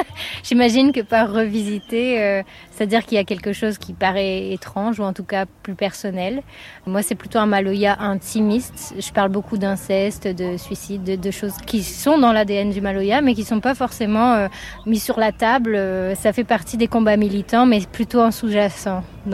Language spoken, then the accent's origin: French; Réunion; first language Réunion Creole; il fallait ma langue maternelle, en fait. Et il y avait aussi cette chose que le créole est quand même à La Réunion encore, selon les générations, c'est encore compliqué de le parler ou de le... Moi, il a fallu que je me le réapproprie